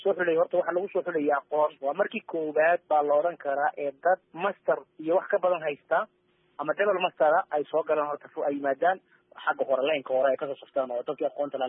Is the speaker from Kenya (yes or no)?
no; Somali Region, Ethiopia; Itoobiyaan baan nahay Soomaali baan nahay